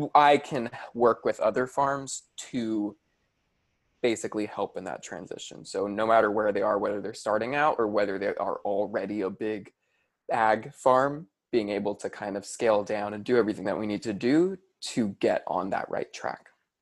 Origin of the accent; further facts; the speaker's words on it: Hawaii, United States; Yeah, honestly, I mean, I grew up in Hawaii, but I was never like one with like Dinah, like the nature and like the land.